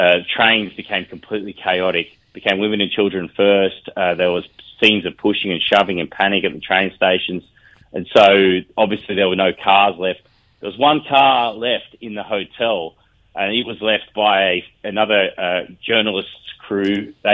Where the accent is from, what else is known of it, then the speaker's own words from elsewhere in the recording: Australia; I explain that I'm an Australian journalist, and suspicions quickly shift to, you know, warm tidings.